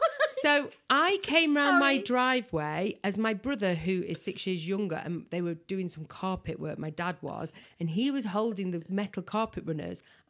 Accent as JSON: {"language": "English", "town": "Crewe", "region": "North West England", "country": "United Kingdom", "said": "I'm from Crewe originally."}